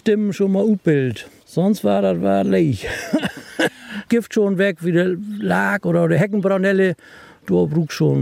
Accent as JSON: {"language": "German", "region": "Lower Saxony", "country": "Germany", "said": "Elfmarsch und Niedersachsen, also südlich von Hamburg."}